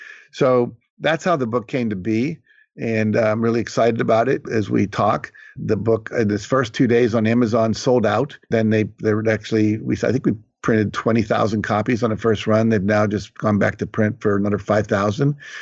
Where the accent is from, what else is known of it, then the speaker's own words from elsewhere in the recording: West Virginia, United States; because he knew I grew up poor in West Virginia.